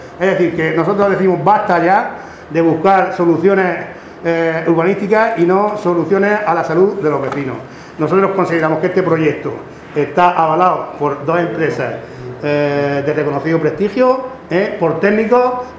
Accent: Cartagena, Region of Murcia, Spain; Los tontos somos los cartageneros, que no lo creemos.

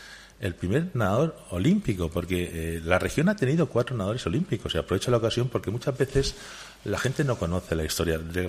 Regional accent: Málaga, Andalusia, Spain; Y yo no soy de aquí, yo soy malagueño, como bien sabéis, pero bueno, llevo yo toda la vida aquí, estoy ya jubilado, felizmente jubilado

